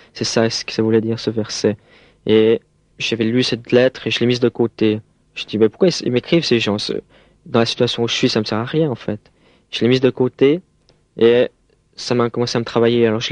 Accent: Geneva, Switzerland; born there; Je suis né à Genève il y a 23 ans

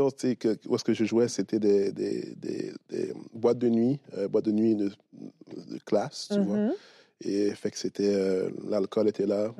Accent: Montreal, Quebec, Canada; born there; Yes, je suis né à Montréal.

